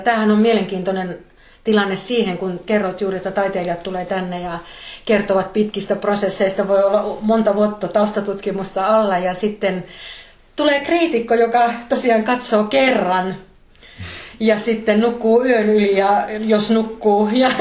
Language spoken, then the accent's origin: Finnish; Northern Finland, Finland; kun mäkin tulen Pohjois-Suomesta